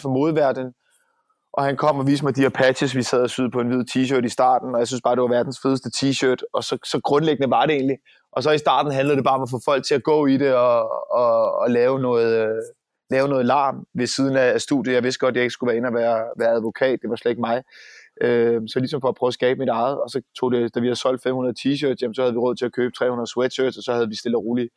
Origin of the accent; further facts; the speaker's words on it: Snekkersten, Capital Region of Denmark, Denmark; og jeg var fra Snekkersten op nordpå.